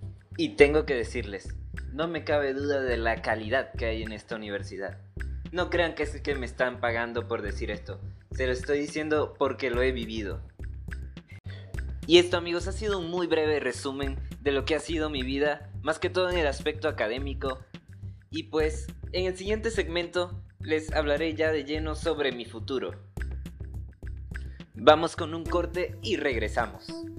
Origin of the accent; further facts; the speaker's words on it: Ciudad Bolívar, Bolívar, Venezuela; Yo nací en Ciudad Bolívar, una pequeña ciudad de Venezuela donde estuve la mayor parte de mi vida.